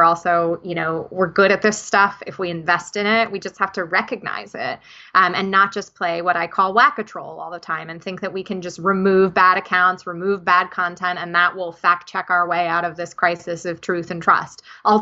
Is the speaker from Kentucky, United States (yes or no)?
no; New Jersey, United States; I mean, we can say Putin, but that just makes me sound like I'm from New Jersey, which I am.